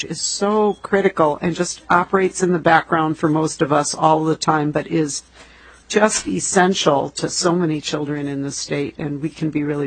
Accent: Rochester, Minnesota, United States; Madam Chair … from Rochester, and I'm in my eighth term

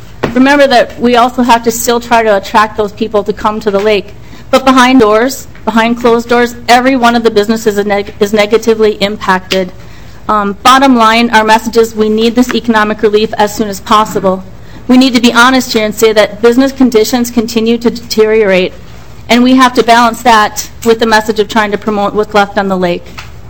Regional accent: Minnesota, United States; I grew up on the Iron Range. So that area is definitely hurting. Talk about jumping from the frying pan into the fire. I'm now a Mille Lacs business owner.

